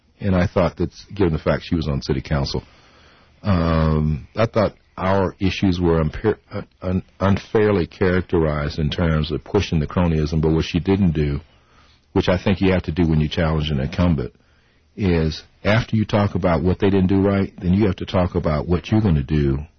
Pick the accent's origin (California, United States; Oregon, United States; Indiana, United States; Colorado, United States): Colorado, United States; Denver; I grew up in Denver, so I know a lot of people.